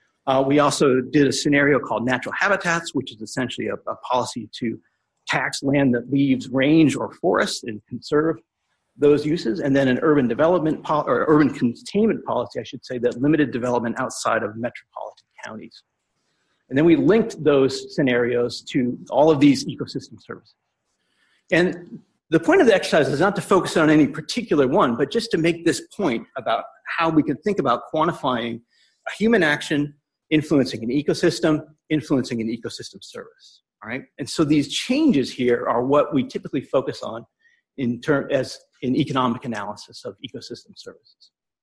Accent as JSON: {"language": "English", "region": "Maine", "country": "United States", "tie": "born or raised there", "said": "My home state of Maine sadly comes out very low"}